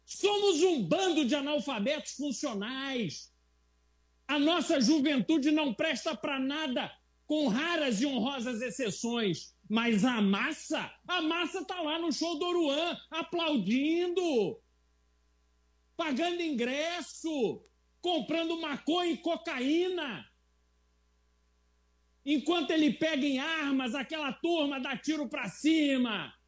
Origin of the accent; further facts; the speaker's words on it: Brazil; E nós, como brasileiros conscientes que somos